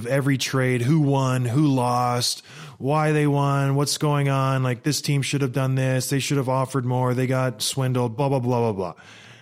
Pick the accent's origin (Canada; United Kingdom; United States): Canada; St. Catharines, Ontario; also born or lived in Edmonton; I was in my old stomping grounds of St. Catharines, Ontario. I was raised there. I was born in Edmonton, raised in St. Catharines.